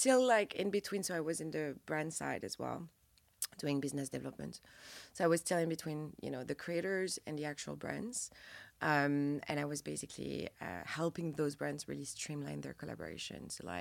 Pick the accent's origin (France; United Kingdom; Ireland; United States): France; accent: French; English is a second language; As you can tell, I'm French from my accent.